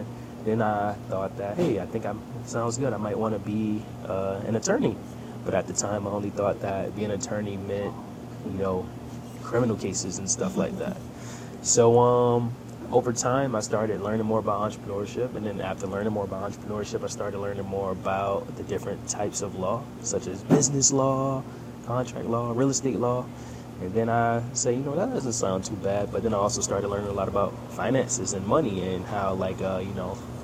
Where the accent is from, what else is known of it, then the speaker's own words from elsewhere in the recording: Savannah, Georgia, United States; I'm born and raised here in Savannah. Grew up here. I went to Jenkins High School. That's where I graduated.